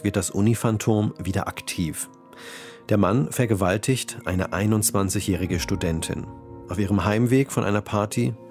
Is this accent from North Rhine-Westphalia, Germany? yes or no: yes; Sprockhövel, North Rhine-Westphalia, Germany; Anfangs treibt er sich in meiner Heimatstadt Sprockhövel um.